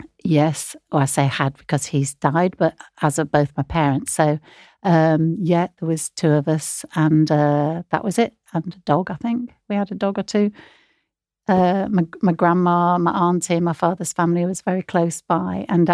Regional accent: Rochdale, North West England, United Kingdom; moved away as an adult; now in London, United Kingdom; Yeah, I was born in Rochdale, like the co-op movement … Cyril Smith. I don't know what that means, but yes, that's where I come from. But I've been in London really

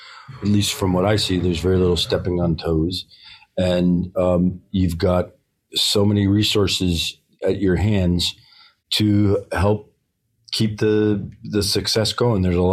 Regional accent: Larchmont, New York, United States; Growing up, I didn't enjoy sailing, didn't really enjoy boats, certainly not as much as my dad and mom did. I was from Larchmont, New York, and a very famous yacht club called the Larchmont Yacht Club

